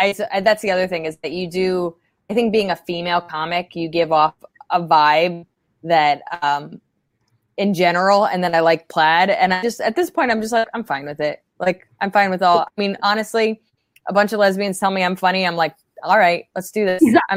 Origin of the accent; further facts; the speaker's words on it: New Jersey, United States; now in New York, United States; Right outside of Princeton. So central Jersey. And I would, I actually started, even though I grew up in Jersey, I started in New York.